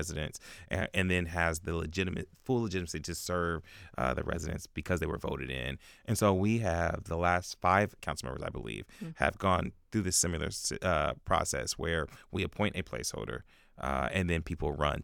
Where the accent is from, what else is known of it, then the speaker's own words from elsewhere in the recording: Columbus, Ohio, United States; I love this city. I'm born and raised in Columbus